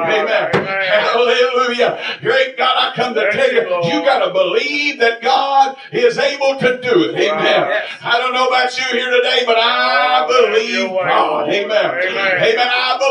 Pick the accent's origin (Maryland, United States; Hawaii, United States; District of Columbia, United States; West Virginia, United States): West Virginia, United States; Gilbert; I'm from Gilbert, West Virginia. I've come a long ways too, baby.